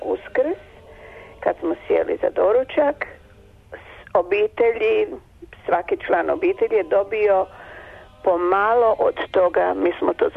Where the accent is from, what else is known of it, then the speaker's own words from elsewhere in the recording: Osijek, Osijek-Baranja County, Croatia; To je bio tradicionalni doručak kod nas u Osijeku, kod nas u mojoj kući, što ja to nastavljam